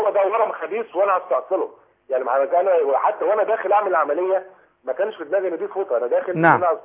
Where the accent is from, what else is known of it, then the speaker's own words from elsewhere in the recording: Manzala, Dakahlia, Egypt; من المنزله.